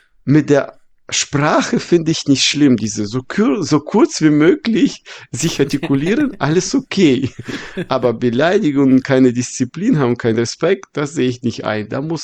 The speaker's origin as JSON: {"language": "German", "town": "Emden", "region": "Lower Saxony", "country": "Germany", "said": "Mein Gott, wir kommen aus Emden."}